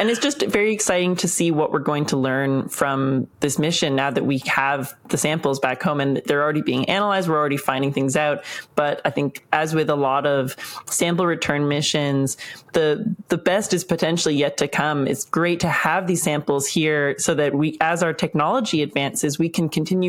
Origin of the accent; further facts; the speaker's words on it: Canada; I'm Canadian.